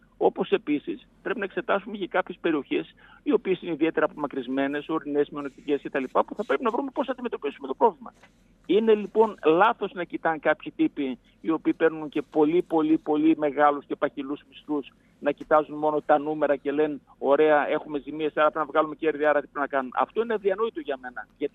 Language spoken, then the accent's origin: Greek; Zagliveri, Central Macedonia, Greece; Στο χωριό μου, το Ζαγκλιβέρι, που είστε από εδώ και το ξέρετε όλοι, μια κομμόπολη 2.500 κατοίκων